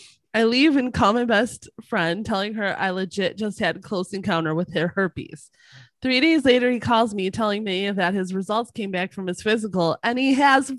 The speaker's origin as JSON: {"language": "English", "region": "the South", "country": "United States", "accent": "Southern", "said": "I knew he wasn't shit when he made fun of my Southern accent while he was sitting across the table from me"}